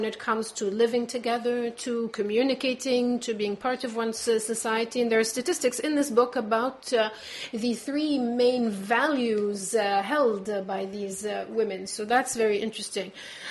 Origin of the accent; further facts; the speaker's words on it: Palestine; I'd like to say that I come from Palestine, which is the last country in this world still suffering from the Israeli occupation.